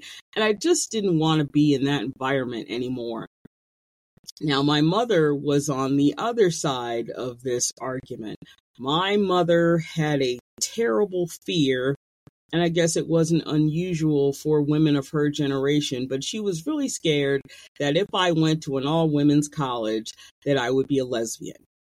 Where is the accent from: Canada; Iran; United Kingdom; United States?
United States; New Jersey; I grew up in New Jersey, but both of my parents are from the Deep South.